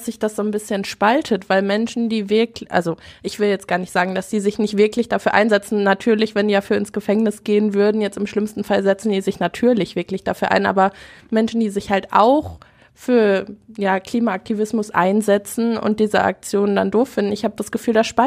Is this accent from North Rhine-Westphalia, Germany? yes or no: yes; Essen, North Rhine-Westphalia, Germany; ob ich jetzt Farbe zum Beispiel hier bei uns in Essen auch gegen die RWE-Zentrale sprühe